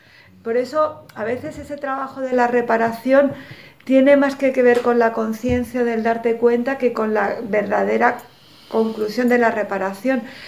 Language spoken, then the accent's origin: Spanish; Morocco; now in Spain; En mi caso, como sabéis todos, pues vengo del norte de Marruecos. Nuestra generación es una generación que llega por primera vez a España